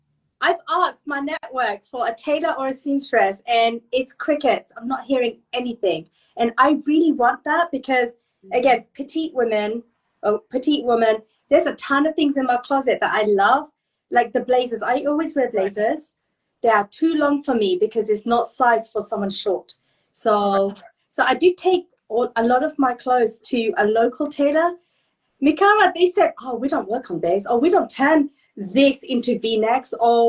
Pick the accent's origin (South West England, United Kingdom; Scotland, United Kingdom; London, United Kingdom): London, United Kingdom; So I'm from London originally